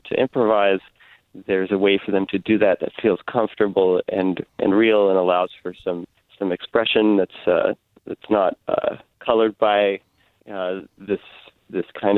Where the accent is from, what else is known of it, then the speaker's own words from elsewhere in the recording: Santa Cruz, California, United States; now in New York, United States; We grew up in Santa Cruz and then moved to New York in 2004 and began working professionally there